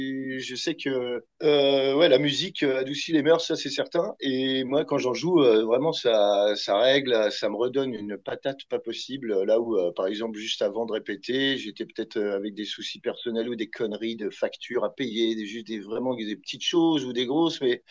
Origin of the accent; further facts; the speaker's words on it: Cergy, Île-de-France, France; parce que nous, on est de Cergy dans le 95, et c'est juste à côté.